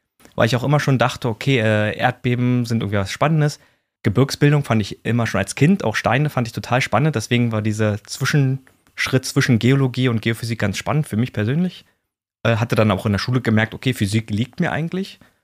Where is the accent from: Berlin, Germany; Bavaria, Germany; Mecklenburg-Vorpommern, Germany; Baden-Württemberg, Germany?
Berlin, Germany; Also ich bin eigentlich Berliner, ich weiß nicht, ob man es sogar raushört, der eine oder andere vielleicht.